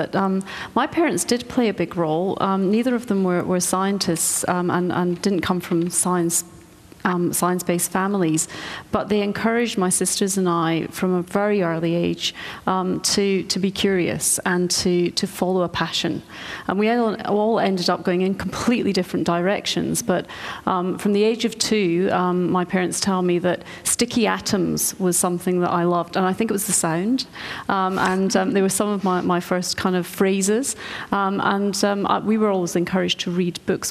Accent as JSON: {"language": "English", "region": "Scotland", "country": "United Kingdom", "tie": "born or raised there", "said": "I grew up in Scotland where it rains a lot"}